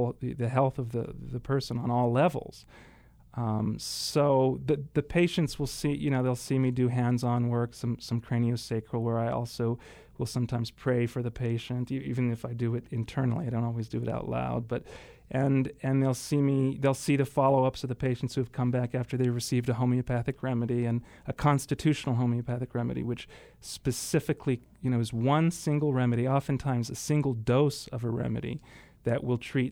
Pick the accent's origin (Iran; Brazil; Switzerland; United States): Switzerland; Geneva; I grew up in Switzerland. I spent half of my life in Geneva, Switzerland.